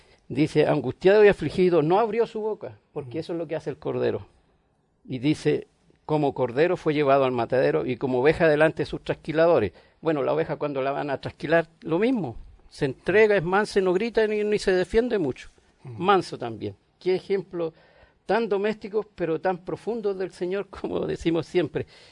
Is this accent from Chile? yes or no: yes; southern Chile, Chile; Yo, como vengo del sur de Chile, no viví en el campo, pero en las comunas cerca del campo, y tenía amigos y familiares de campo.